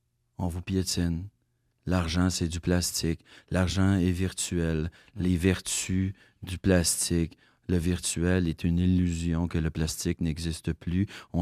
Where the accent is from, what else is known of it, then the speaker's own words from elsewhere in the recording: Boucherville, Quebec, Canada; Ah non, moi je viens de Boucherville.